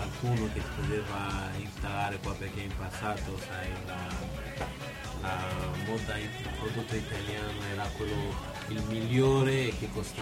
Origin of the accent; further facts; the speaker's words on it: Kinshasa, DR Congo; now in Perugia, Italy; io vengo da Kinshasa sono tantissimi stranieri e quindi a Perugia è un po' molto particolare